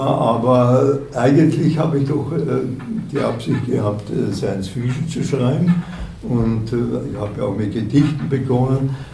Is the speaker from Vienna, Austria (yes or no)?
yes; Vienna, Austria; Ich bin in Wien aufgewachsen und habe dort studiert.